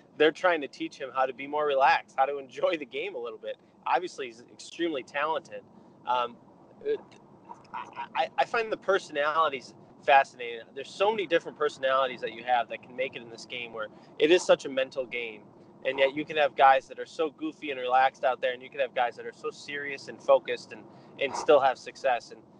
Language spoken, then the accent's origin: English; Rochester, New York, United States; And when I think about my time and growing up in Rochester, there was always one or two guys who you knew were going to be on the Red Wings every year